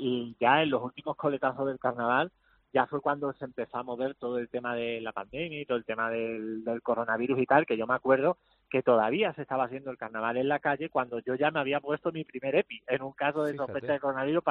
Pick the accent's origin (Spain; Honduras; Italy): Spain; Málaga, Andalusia; yo soy malagueño, es que me da igual lo que ponga el DNI